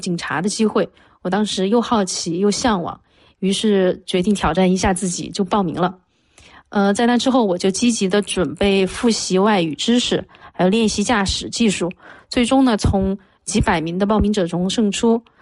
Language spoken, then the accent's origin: Chinese; Chongqing, China; 我是土生土长的重庆人，大学毕业于重庆警察学院，之后呢就成了一名普通的治安女警。